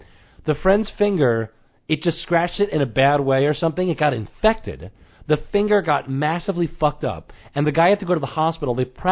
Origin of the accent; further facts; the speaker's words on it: New York, United States; get lobsters in Long Island, not in the Hamptons. We're not classy enough for the Hamptons. We do it in my hometown, and it's fun.